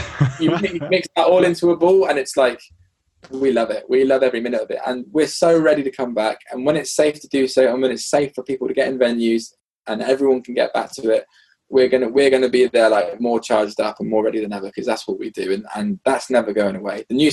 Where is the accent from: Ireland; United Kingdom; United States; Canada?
United Kingdom; and I remember being really British and being on the microphone.